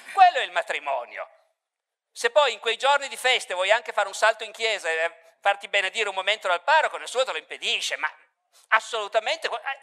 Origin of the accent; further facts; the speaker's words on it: Turin, Piedmont, Italy; born there; quando io sono nato a Torino nel 1959